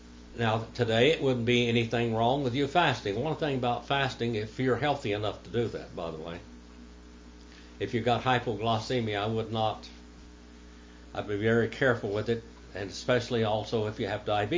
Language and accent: English; United States; I said, I'm American Indian.